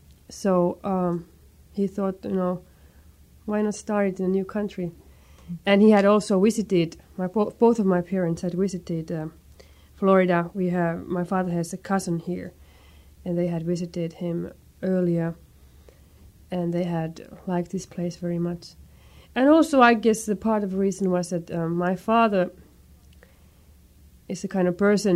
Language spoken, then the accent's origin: English; Finland; moved away; I came from Finland for the first time in 1971 with my family, the whole family together. And then I went back.